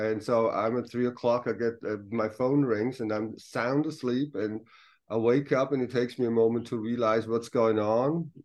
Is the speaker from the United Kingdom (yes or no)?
no; Switzerland; now in Los Angeles, United States; I'm from Switzerland. I'm based in LA, but I'm from Switzerland.